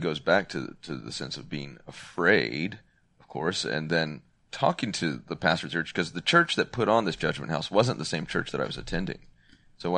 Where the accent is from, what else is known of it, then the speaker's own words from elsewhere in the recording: the South, United States; Growing up in the South, you have a lot of religiosity, if I can put it that way.